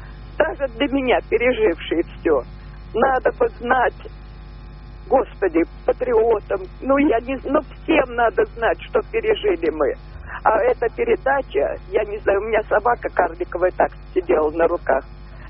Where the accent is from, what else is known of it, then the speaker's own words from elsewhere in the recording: Moscow, Russia; я коренная москвичка.